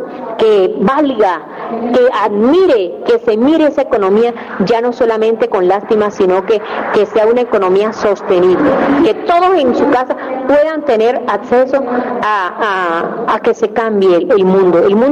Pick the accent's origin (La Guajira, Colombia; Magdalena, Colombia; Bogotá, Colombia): La Guajira, Colombia; Colombia es un palacio para todos, pero más linda es mi tierra, la Guajira.